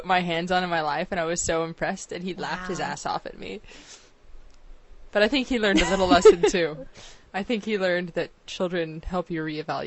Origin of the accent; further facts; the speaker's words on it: Yorba Linda, California, United States; Because I'm from Yorba Linda, California, which is actually the hometown, birthplace of Richard Nixon